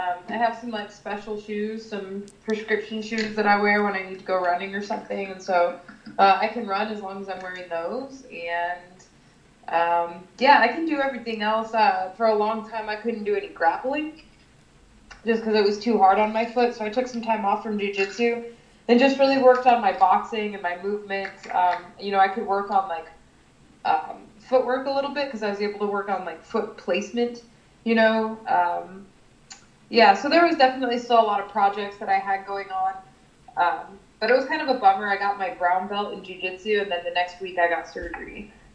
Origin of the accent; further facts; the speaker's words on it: Anchorage, Alaska, United States; now in Phoenix, United States; I grew up in Anchorage, Alaska, and so if the UFC ever went there, that would be really a special treat. Like here in Phoenix, you know, I've lived here in Phoenix for about 5 years now